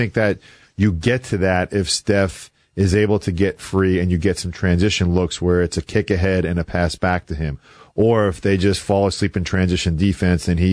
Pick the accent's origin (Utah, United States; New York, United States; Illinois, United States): New York, United States; Long Island; Because I grew up on Long Island when the Islanders were just killing everybody